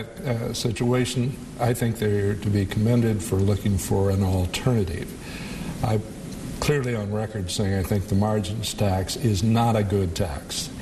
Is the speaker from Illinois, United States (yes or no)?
yes; Illinois, United States; I said, I came from Illinois, where Chicago and the rest of the state exists. I understand North-South.